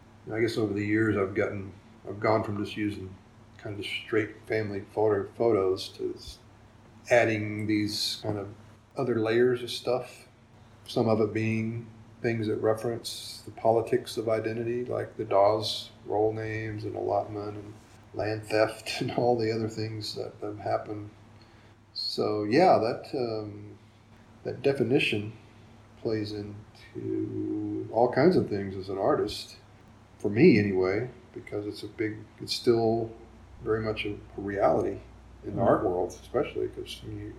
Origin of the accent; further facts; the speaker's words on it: Tahlequah, Oklahoma, United States; Growing up in Tahlequah, a lot of that stuff, you know, Trail of Tears and all the history that goes along with it.